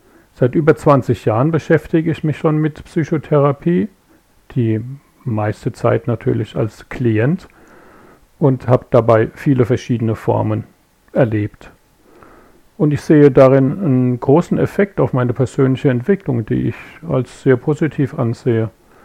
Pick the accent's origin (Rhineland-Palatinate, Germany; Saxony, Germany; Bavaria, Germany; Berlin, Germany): Rhineland-Palatinate, Germany; Frankenthal; Tja, also ich bin 1964 in Frankenthal geboren, habe bis zum zarten Alter von 25 bei meiner Mutter gelebt.